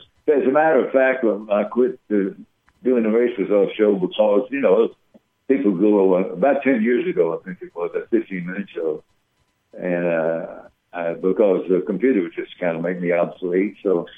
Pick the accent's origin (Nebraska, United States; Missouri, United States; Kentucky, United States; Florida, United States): Kentucky, United States; And I grew up on Dixiana Farm, which is just a 20-25 minute bike ride